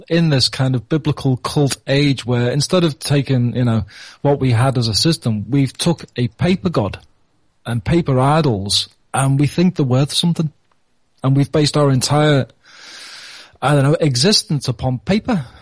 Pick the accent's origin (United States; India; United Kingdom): United Kingdom; England; As an Englishman, when I first heard of Brehon Law, when Vin was talking about it, I had no idea.